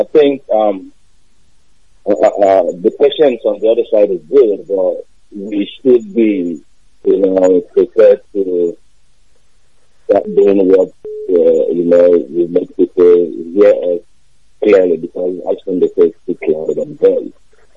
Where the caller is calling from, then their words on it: California, United States; I'm calling from California.